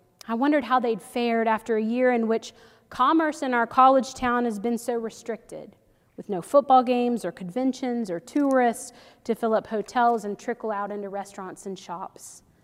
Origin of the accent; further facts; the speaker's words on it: North Carolina, United States; now in Maine, United States; I'm from North Carolina, where there are so many Presbyterians.